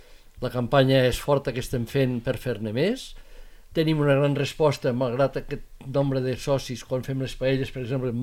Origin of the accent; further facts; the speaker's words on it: Les Borges Blanques, Catalonia, Spain; clar, som de Lleida, de la província, no? Diu, però som de les Borges.